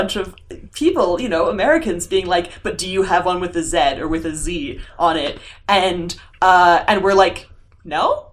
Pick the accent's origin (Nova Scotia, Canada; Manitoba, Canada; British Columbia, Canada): Nova Scotia, Canada; also born or lived in Ontario; now in Montreal, Canada; I grew up in Nova Scotia and then I moved to Ontario for undergrad and then I moved to Montreal for grad school.